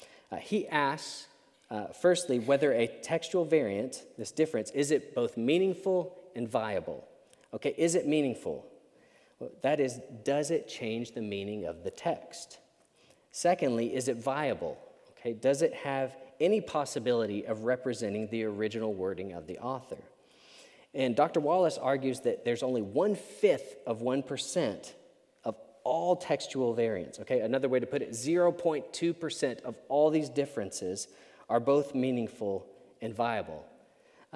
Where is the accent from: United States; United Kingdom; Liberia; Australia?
United Kingdom; Northern Ireland; And being Northern Irish, we love to complain about the weather.